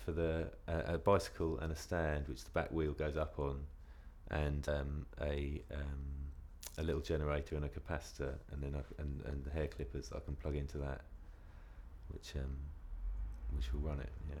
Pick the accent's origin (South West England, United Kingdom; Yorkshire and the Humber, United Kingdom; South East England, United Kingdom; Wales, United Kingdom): South East England, United Kingdom; Canterbury; I'm 34, and I come from Canterbury.